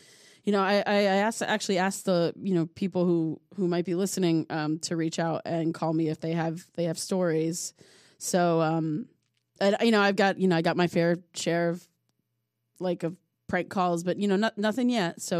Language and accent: English; Somerville, New Jersey, United States; my hometown in you know, the Somerville, New Jersey area, and Hillsboro, and just New Jersey in general